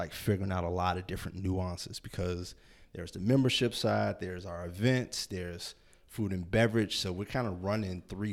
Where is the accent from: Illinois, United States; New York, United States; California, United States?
Illinois, United States; Chicago; Like, no, I grew up Southside Chicago. Like, and anyone who's from Chicago or been there knows exactly what that means.